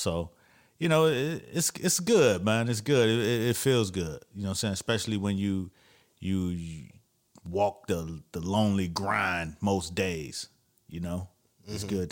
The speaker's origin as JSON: {"language": "English", "region": "Florida", "country": "United States", "said": "You know, I'm from Florida."}